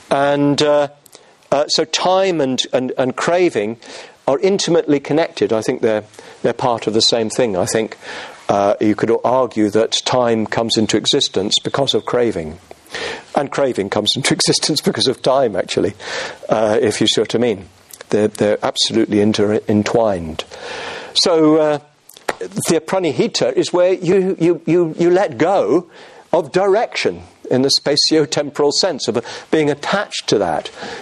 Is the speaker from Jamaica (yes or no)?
no; England, United Kingdom; going to an English public school, which, as every Englishman knows, is a private school, completely incomprehensible to foreigners.